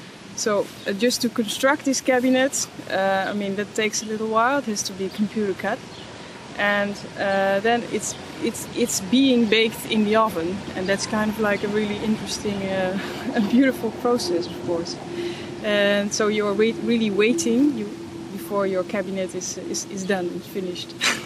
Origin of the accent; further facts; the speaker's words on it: Amsterdam, North Holland, Netherlands; I am from Studio Design Virus. I'm from Amsterdam.